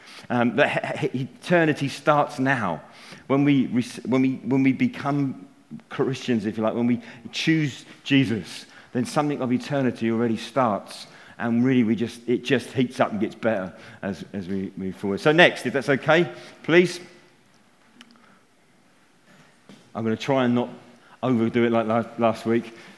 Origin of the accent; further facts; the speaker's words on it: Folkestone, South East England, United Kingdom; Because we come from Folkestone originally, Wendy and I. I know you all think I'm from London because of my accent. But actually, we grew up in Folkestone.